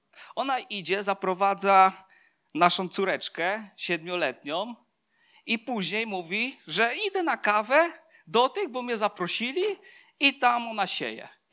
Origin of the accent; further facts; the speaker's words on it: Bełchatów, Łódź Voivodeship, Poland; jesteśmy z Bełchatowa i bardzo kochamy to miasto.